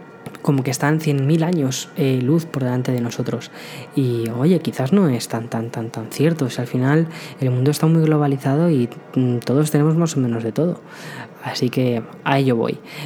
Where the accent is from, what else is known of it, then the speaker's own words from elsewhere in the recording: Madrid, Community of Madrid, Spain; also born or lived in San Antonio; now in New York, United States; Yo estuve viviendo allí durante un año entero en San Antonio, y ahora este año me he trasladado a Nueva York. Pero yo soy de Madrid, vengo de Madrid, España. Es una ciudad grande, bastante grande.